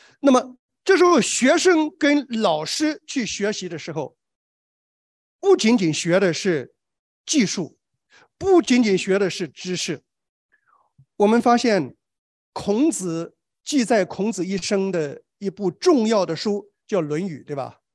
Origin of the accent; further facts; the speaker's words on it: Shandong, China; 因为我是山东人啊，我一听馒头我就很敏感啊。